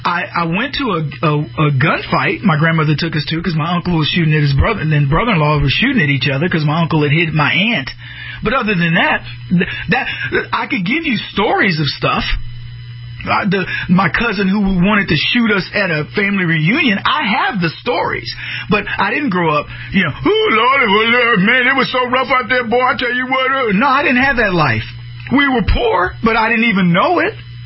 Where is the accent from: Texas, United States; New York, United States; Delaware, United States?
Texas, United States; San Antonio; I grew up in San Antonio, Texas. Mother moved back from New Jersey after I was born because my dad was a heel.